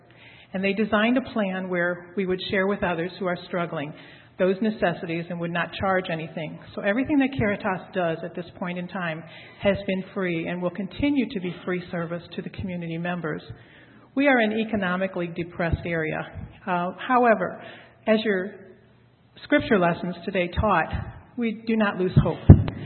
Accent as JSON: {"language": "English", "town": "Beloit", "region": "Wisconsin", "country": "United States", "said": "I come from Beloit"}